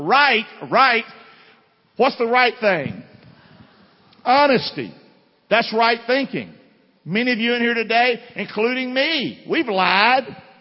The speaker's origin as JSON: {"language": "English", "town": "Rockingham", "country": "United States", "tie": "born or raised there", "said": "I'm from Rockingham. I grew up as a country boy. I was a hellraiser."}